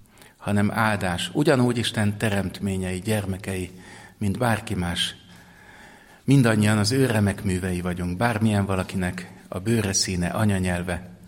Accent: Budapest, Hungary; Én úgy nőttem föl Budapesten második kerületben

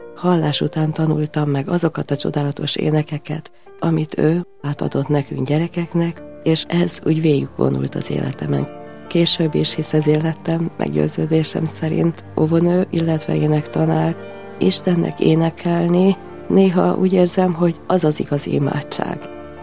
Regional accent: Wekerle, Budapest, Hungary; otthon nálunk, Vekerlén, ahol éltünk

